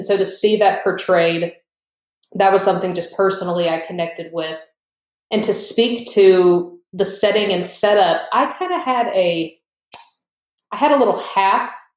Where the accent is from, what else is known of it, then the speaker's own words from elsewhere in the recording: the South, United States; And as a Southerner, that's something that it just, ooh, it just resonates.